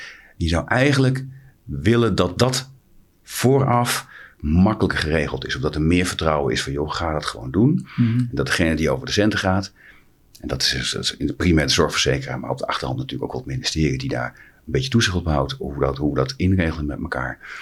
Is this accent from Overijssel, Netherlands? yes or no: yes; Haaksbergen, Overijssel, Netherlands; En ik ben zelf opgegroeid in Haaksbergen, vlakbij de Duitse grens.